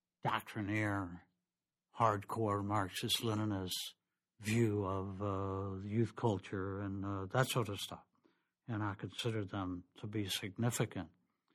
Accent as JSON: {"language": "English", "region": "the South", "country": "United States", "tie": "born or raised there", "said": "And growing up in the South when I did, there wasn't much blues, and we looked down on the hillbillies"}